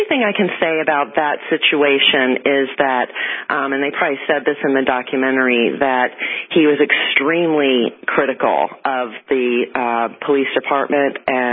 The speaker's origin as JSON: {"language": "English", "town": "Richmond", "region": "Virginia", "country": "United States", "tie": "born or raised there", "said": "I grew up in Richmond, which, of course, is the South as well, but a little more progressive at the time, kind of. But I didn't really feel like a Southerner."}